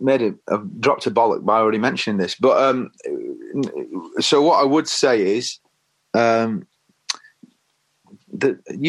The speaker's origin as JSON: {"language": "English", "town": "Leigh", "region": "North West England", "country": "United Kingdom", "tie": "born or raised there", "said": "Lee, in Lancashire."}